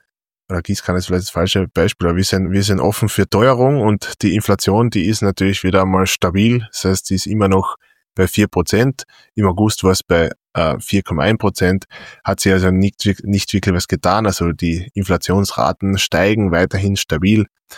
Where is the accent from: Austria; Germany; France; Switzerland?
Austria